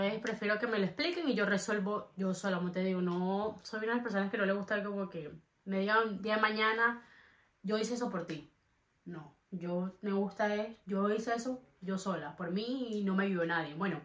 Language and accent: Spanish; Barranquilla, Atlántico, Colombia; en mi país, más exactamente en Barranquilla, de donde yo soy, pero que no sepan, soy de Colombia.